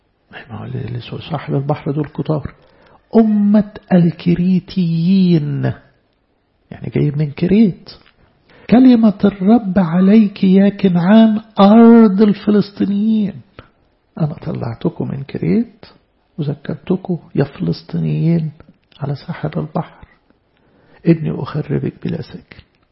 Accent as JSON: {"language": "Arabic", "country": "Egypt", "said": "ومصرايم اللي منه احنا بقى كمصريين"}